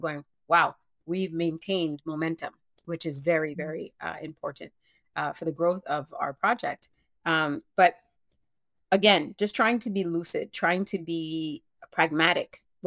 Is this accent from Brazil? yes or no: no; Canada; And this is a way in which you can act every day as a Canadian who may believe that I can affect change in my country to make this landscape fair and better for everyone.